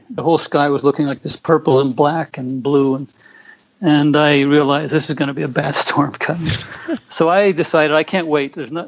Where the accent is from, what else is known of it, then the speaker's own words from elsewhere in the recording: United States; moved away as an adult; also born or lived in Oman; now in Mongolia; Well, I'm an American, and I ended up here because my wife originally came here to do some development work.